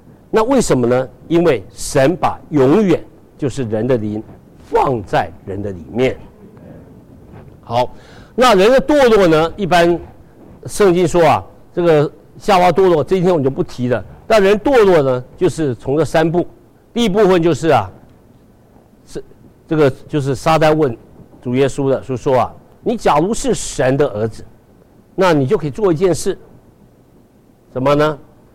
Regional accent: China; now in United States; 说起吃，我们来到美国就发现，我们中国人吃的本事可比这些美国人高明太多了。

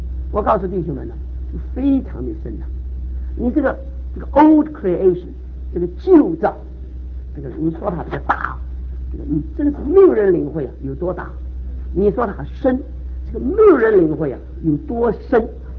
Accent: China; 身为中国人呢、啊，弯曲的特别厉害呀

